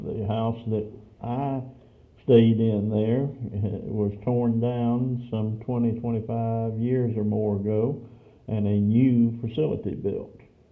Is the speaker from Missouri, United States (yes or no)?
no; Rome, Georgia, United States; now in Signal Mountain, United States; I still live in the town where I have lived most of my adult life. I grew up in Rome, Georgia.